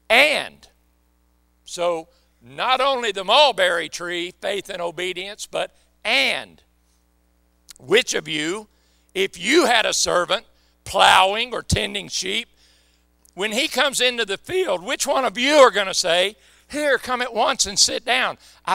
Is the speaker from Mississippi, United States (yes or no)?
yes; Mississippi, United States; So if y'all think I'm from Mississippi and therefore I hate black people, please be wrong on that.